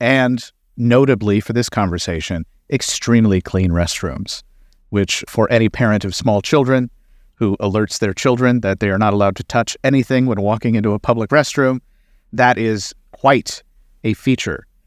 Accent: Kentucky, United States; In 2022, there was a clamor in my home state of Kentucky because Buc-ee's was going to launch its first store in Kentucky outside of Richmond.

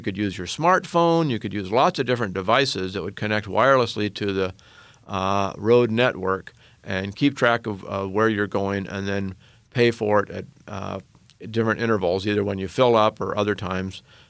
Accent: Oregon, United States; the way that was tested in my home state of Oregon

